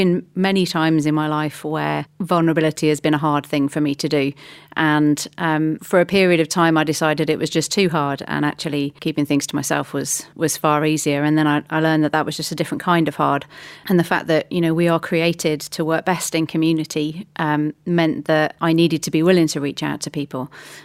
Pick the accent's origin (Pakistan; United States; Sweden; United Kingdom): United Kingdom; Midlands; now in South Bucks, United Kingdom; Okay, so I am in England. I'm originally from the Midlands, which for anybody who's over this side of the pond may pick up from my accent relatively quickly. I now live in South Bucks